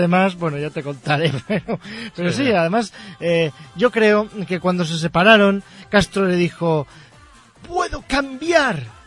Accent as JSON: {"language": "Spanish", "country": "Uruguay", "said": "No, si te parece, soy uruguayo."}